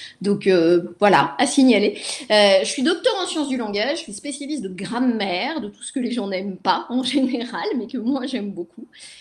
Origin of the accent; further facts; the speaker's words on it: Le Mans, Pays de la Loire, France; born there; Mais je ne suis pas née ici, je suis née plutôt au niveau de la mer. Je suis née au Mans, là où on voit des voitures à certaines époques de l'année qui vont très très vite et qui sont fort jolies.